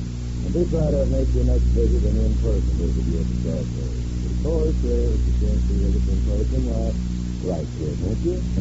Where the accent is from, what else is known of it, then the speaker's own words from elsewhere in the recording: Springfield, Missouri, United States; from Springfield, Missouri.